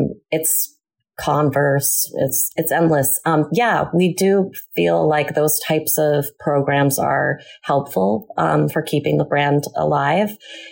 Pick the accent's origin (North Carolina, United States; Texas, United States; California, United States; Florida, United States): California, United States; So when I got my, I got into Middlebury College, and I'm from Northern California.